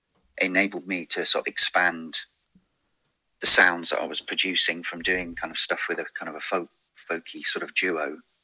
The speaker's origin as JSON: {"language": "English", "town": "Dartmouth", "region": "South West England", "country": "United Kingdom", "tie": "born or raised there", "also_born_or_lived": "Brighton", "lives_now": "Totnes, United Kingdom", "said": "Well, I mean, I grew up actually in Dartmouth"}